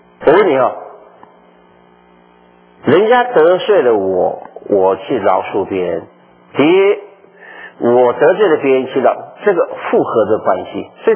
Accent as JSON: {"language": "Chinese", "region": "Texas", "country": "United States"}